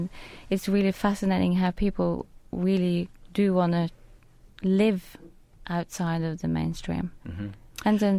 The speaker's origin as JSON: {"language": "English", "country": "Norway", "second_language": "English", "moved": "as an adult", "lives_now": "Birmingham, United Kingdom", "said": "Well, I moved from Norway to England in Birmingham in 2001, 2 days before September 11."}